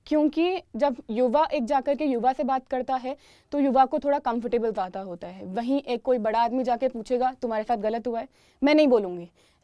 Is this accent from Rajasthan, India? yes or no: yes; Rajasthan, India; मैं राजस्थान इंडिया से बिलोंग करती हूँ।